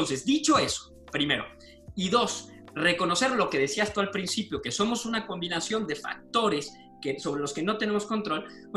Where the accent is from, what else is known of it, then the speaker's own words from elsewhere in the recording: San Luis Potosí, Mexico; yo crecí en San Luis Potosí, que es una ciudad chica. Ha crecido últimamente, pero cuando yo estaba chavo, era una ciudad particularmente chica. Crecí en una familia tremendamente conservadora. Fue una familia en Opus Dei